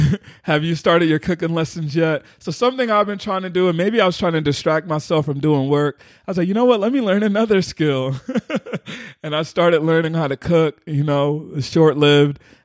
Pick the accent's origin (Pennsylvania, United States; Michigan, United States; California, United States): Pennsylvania, United States; Philadelphia; Or one in Philly. Philly, my hometown.